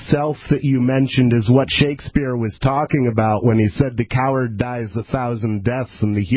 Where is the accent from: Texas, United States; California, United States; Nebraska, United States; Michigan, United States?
Michigan, United States; Ann Arbor; I'm from Ann Arbor, so don't you tell me we ain't got no liberals in Michigan, bro.